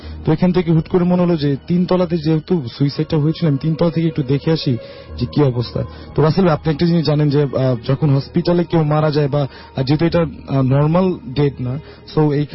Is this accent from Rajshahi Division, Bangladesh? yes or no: yes; Sirajganj, Rajshahi Division, Bangladesh; now in Dhaka, Bangladesh; তো আমি যেহেতু ঢাকায় থাকতাম, আমার এই ঘটনাটি ঘটেছিল আমার দেশের বাড়ি সিরাজগঞ্জে আর কি।